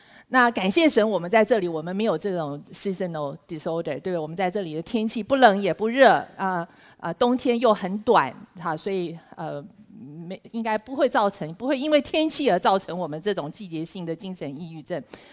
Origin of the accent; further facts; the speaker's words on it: China; 我们中国人有没有这句话？吃什么补什么